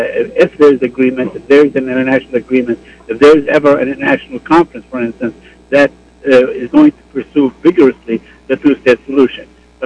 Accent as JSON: {"language": "English", "town": "Abu Dis", "region": "Jerusalem", "country": "Palestine", "second_language": "English", "said": "East Jerusalem, which is my town, you know, by the way, I am from Abu Dis, as a matter of fact, this is really occupied territory."}